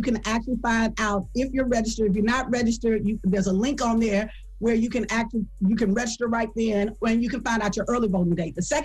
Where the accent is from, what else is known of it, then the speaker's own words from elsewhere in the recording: Alabama, United States; I'm from Alabama, y'all. I'm from the deep, dirty South.